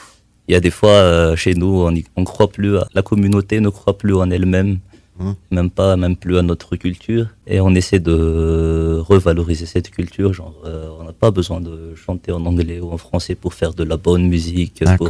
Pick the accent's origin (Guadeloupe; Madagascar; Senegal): Madagascar; Antananarivo, Analamanga; On vient du centre.